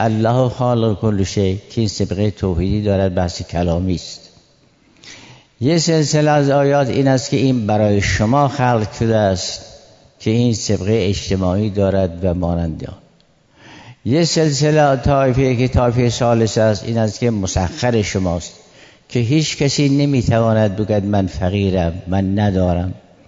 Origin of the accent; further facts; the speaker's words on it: Iran; اما بالاخره ما ایرانی هستیم، فارسی دوست داریم، فارسی زبان شیرین ماست